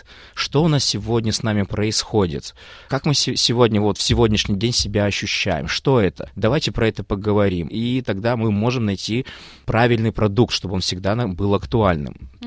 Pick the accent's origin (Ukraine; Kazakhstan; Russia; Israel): Kazakhstan; Almaty; я сам родом из Алматы и вырос, и большую часть жизни прожил в Алмате, то я вернулся в Алмату